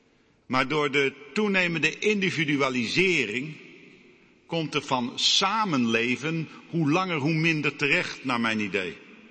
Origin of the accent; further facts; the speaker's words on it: Amsterdam, North Holland, Netherlands; Ik ben opgegroeid, geboren en getogen in Amsterdam.